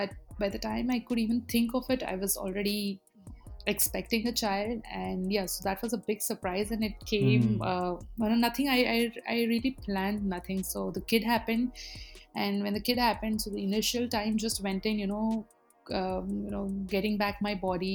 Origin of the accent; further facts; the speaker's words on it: Hyderabad, Telangana, India; because I'm born and raised in Hyderabad, we are all very well acquainted with biryani